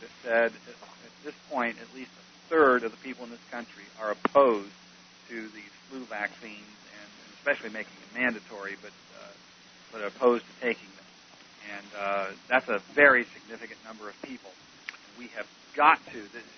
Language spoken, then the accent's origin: English; Newark, Ohio, United States; David, I'm from Newark, Ohio.